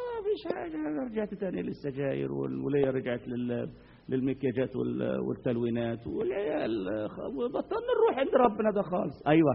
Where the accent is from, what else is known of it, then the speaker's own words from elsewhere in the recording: Upper Egypt, Egypt; انا صعيدي